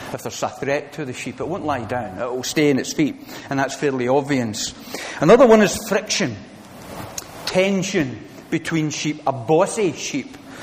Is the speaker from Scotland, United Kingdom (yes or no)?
yes; Glasgow, Scotland, United Kingdom; We came from Glasgow.